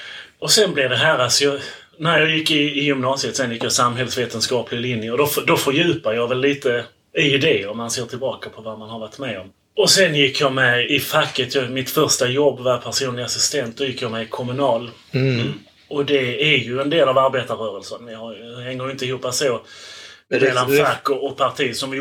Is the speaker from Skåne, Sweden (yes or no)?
yes; Munka Ljungby, Skåne, Sweden; Jag är ju uppväxt i Munka Ljungby utanför Ängelholm och hade rätt så nära till Klippan.